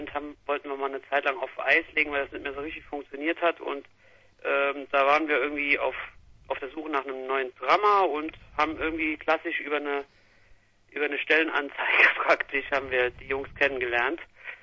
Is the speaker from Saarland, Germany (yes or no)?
yes; Saarland, Germany; Wir kommen alle aus dem Umkreis von St. Wendel, das ist eine kleine Stadt im Saarland. Und wir proben auf dem Dorf.